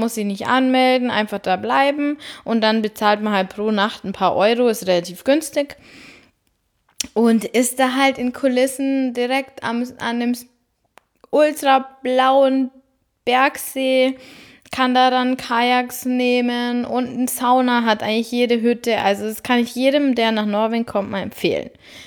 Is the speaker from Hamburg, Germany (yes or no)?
no; Bavaria, Germany; für mich als Bayerin ist es da oben echt ungewöhnlich